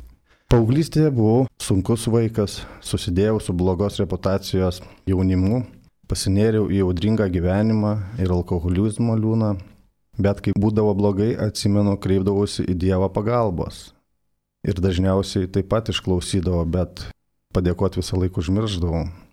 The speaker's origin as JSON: {"language": "Lithuanian", "town": "Rokiškis", "region": "Panevėžys County", "country": "Lithuania", "lives_now": "Vilnius, Lithuania", "said": "kaip Veronika ir sakė, verslininkas, gyvenu Vilniuje, auginu du sūnus, gyvenu su žmona, esu kilęs iš Rokiškio."}